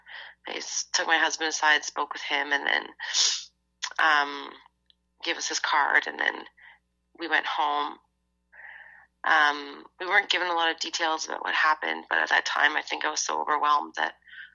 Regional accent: Ontario, Canada; I'm from Ontario, and we didn't have fireworks like this in Halloween

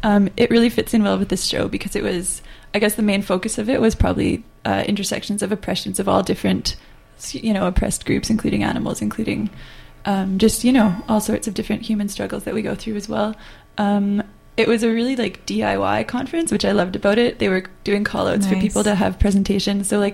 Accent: Vancouver, British Columbia, Canada; I came from Vancouver down to Long Beach

